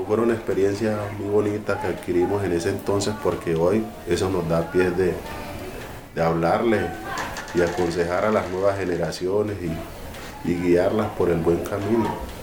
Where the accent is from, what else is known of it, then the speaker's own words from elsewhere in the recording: Curbaradó, Chocó, Colombia; Y desde el Chocó, desde mi terruño Curbarado, les habló